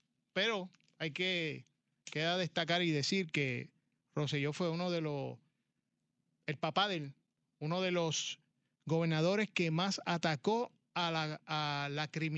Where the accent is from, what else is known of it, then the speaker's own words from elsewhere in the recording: Puerto Rico; Por ejemplo, yo soy puertorriqueño